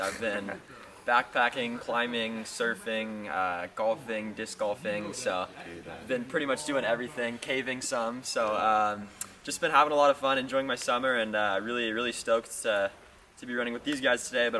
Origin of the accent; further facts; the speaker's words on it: Santa Cruz, California, United States; I'm from Santa Cruz. I went to Santa Cruz High School. I'm going to Duke over in North Carolina in the fall.